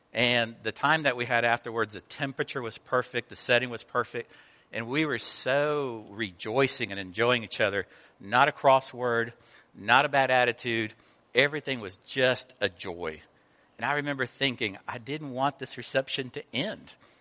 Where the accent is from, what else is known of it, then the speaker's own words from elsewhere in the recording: Atlanta, Georgia, United States; also born or lived in Cuba; I was born in Cuba, I was raised in Atlanta, Georgia, and so I had a strange combination of being a southerner from a different country.